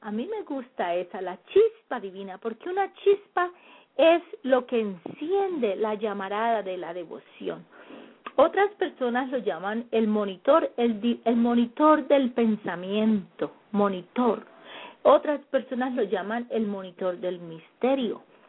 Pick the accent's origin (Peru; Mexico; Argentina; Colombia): Colombia; moved away; Cuando yo salí de Colombia, yo tenía mi familia. Mi familia es bien grande en Colombia, muchísimos primos y mi abuelita y mis tíos. Era una familia con los cuales yo crecí, muy grande.